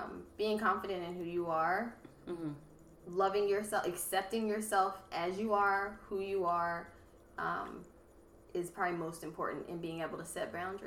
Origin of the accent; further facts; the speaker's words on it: Philadelphia, Pennsylvania, United States; I grew up in Mount Airy, Philadelphia. Mm-hmm. I went to what was recently named as one of the most diverse high schools in the country.